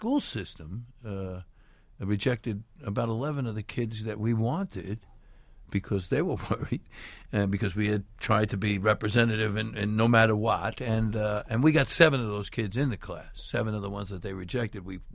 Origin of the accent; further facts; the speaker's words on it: Brooklyn, New York, United States; Well, I come from Brooklyn. I can't help that.